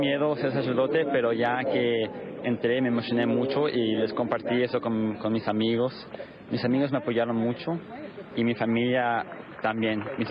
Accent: Atlanta, Georgia, United States; also born or lived in Guadalajara, Mexico; Yo nací en Guadalajara, pero crecí en Estados Unidos, en Atlanta.

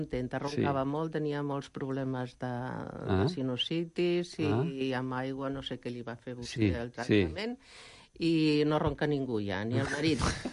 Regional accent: Torredembarra, Catalonia, Spain; Tothom la Torre, és que abans es deia la Torre d'en Bar, i el van castellanitzar

